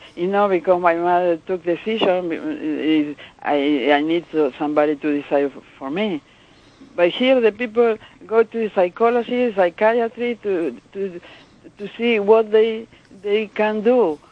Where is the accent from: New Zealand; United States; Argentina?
Argentina; moved away; And I am from Argentina